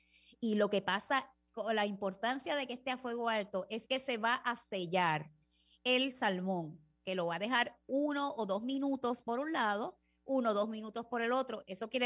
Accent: Puerto Rico; que yo soy boricua. Tú sabes, yo sería boricua hasta que aunque naciera en la luna.

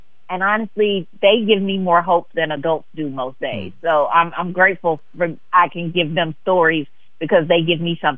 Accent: Mississippi, United States; the fact of being from Mississippi, growing up in Mississippi, that's always going to be probably my biggest influence.

